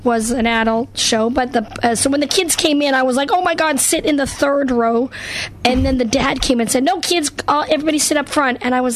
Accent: the Prairies, Canada; born or raised there; also born or lived in Western Canada / Los Angeles; now in North Carolina, United States

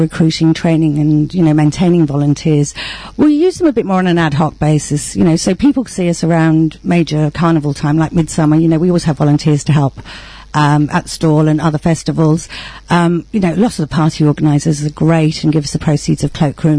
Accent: London, United Kingdom; I was born in London, born and brought up there. My parents were first generation Indians there, and they came over about 50 years ago to the UK from India.

